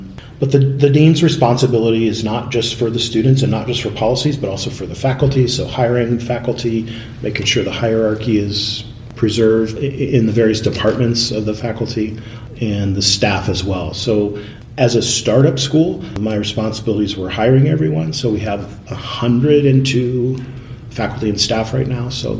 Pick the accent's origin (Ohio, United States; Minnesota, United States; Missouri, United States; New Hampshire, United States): Ohio, United States; I grew up in Ohio, went to the University of Cincinnati for undergrad.